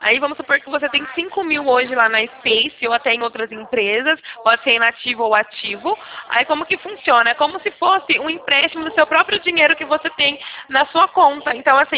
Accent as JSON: {"language": "Portuguese", "town": "Sumaré", "region": "São Paulo", "country": "Brazil", "said": "a gente é daqui de Sumaré, tá bom?"}